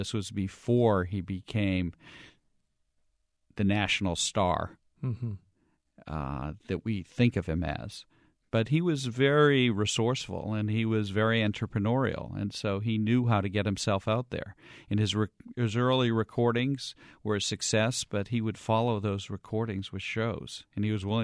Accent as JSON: {"language": "English", "town": "Boston", "region": "Massachusetts", "country": "United States", "lives_now": "Dallas, United States", "said": "I'm not from Dallas. I'm from Boston, and I've been here since 1980."}